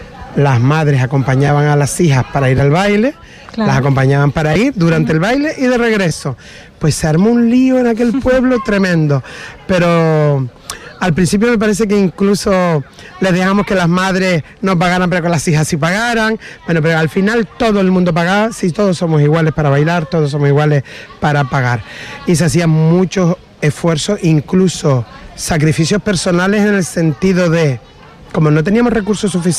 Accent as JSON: {"language": "Spanish", "town": "Gran Tarajal", "region": "Canary Islands", "country": "Spain", "said": "todos los que somos de aquí de Gran Tarajal"}